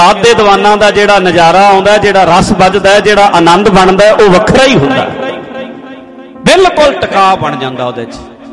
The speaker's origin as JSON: {"language": "Punjabi", "region": "Punjab", "country": "India", "said": "UP ਵਾਲੇ ਨੂੰ ਦੱਸਣਾ ਪੈਣਾ ਮੈਂ ਪੰਜਾਬੀ ਹਾਂ, ਦਿੱਲੀ ਵਾਲੇ ਨੂੰ ਦੱਸਣਾ ਪੈਣਾ ਮੈਂ ਪੰਜਾਬੀ ਹਾਂ"}